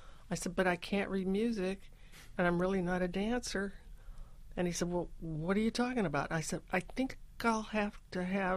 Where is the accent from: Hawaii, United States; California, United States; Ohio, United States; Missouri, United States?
California, United States; I said, I'm from California.